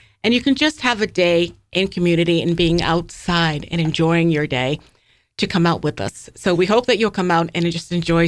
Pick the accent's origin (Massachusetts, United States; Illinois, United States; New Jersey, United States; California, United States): Massachusetts, United States; Wareham; Oh, my mom, I grew up in Wareham